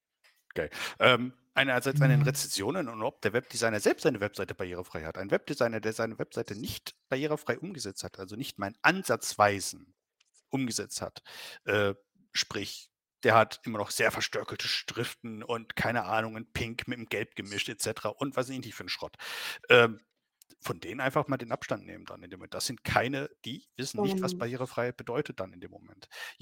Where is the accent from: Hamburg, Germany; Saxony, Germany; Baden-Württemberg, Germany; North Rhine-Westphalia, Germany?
Saxony, Germany; Landkreis Nordsachsen, Landkreis Zwickau oder was auch immer für einen Landkreis oder Vogtland eingibt zum Beispiel, das sind ja so Gegenden hier bei mir, der Gegend, wo ich herkomme